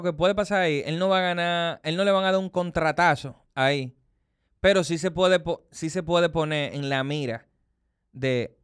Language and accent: Spanish; Dominican Republic; O sea, uno como dominicano, ¿verdad? Que uno lo quiere ver...